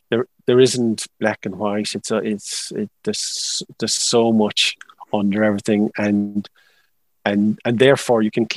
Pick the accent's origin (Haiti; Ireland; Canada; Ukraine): Ireland; Cork, Munster; also born or lived in Limerick; I was born in Limerick, moved to Cork when I was quite young, then moved away in my mid-20s